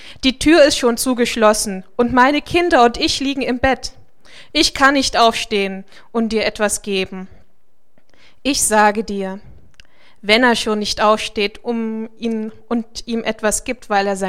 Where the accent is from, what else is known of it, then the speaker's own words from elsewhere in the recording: Dresden, Saxony, Germany; also born or lived in Marburg; now in Oer-Erkenschwick, Germany; Ursprünglich komme ich aus Dresden. Dann war ich hier 4 Jahre in Marburg am Bibelseminar und in dieser Gemeinde. Und jetzt bin ich in dem tollen Ort Oer-Erkenschwick.